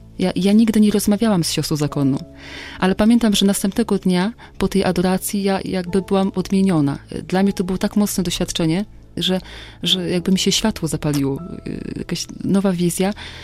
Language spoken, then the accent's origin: Polish; Olsztyn, Warmian-Masurian Voivodeship, Poland; Ja pochodzę z Olsztyna, tam nie utrzymywałam żadnego kontaktu z siostrami.